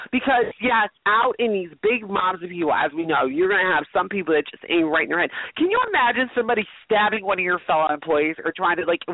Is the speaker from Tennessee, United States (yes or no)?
yes; Tennessee, United States; We're all going to Tennessee. I'm from Tennessee.